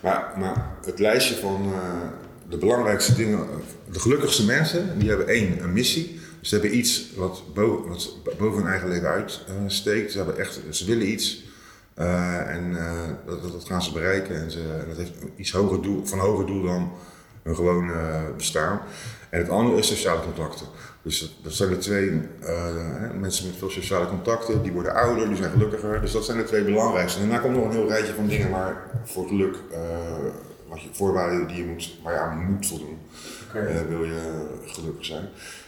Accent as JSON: {"language": "Dutch", "town": "Rotterdam", "region": "South Holland", "country": "Netherlands", "lives_now": "Eindhoven, Netherlands", "said": "En ik ben echt wel een Rotterdammer en dan woon je ineens in Eindhoven"}